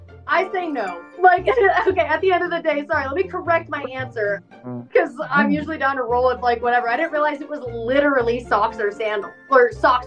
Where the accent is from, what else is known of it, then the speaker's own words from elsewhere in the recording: Washington, United States; born and raised in Washington in the Pacific Northwest, there's a lot of rivers, a lot of beaches, mountains and stuff.